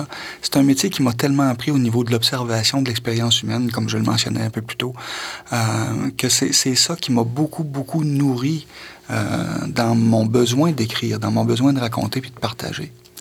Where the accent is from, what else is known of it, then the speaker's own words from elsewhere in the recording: Saguenay, Quebec, Canada; accent: Saguenay; je pense que ça s'entend encore dans mon accent. Moi, il suffit que je retourne au Saguenay pendant une heure, puis je reprends l'accent là-bas, je l'ai encore.